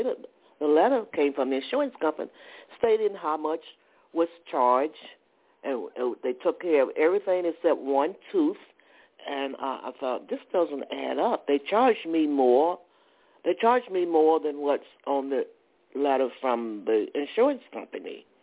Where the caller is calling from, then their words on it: Georgia, United States; How you doing? I'm calling from Georgia.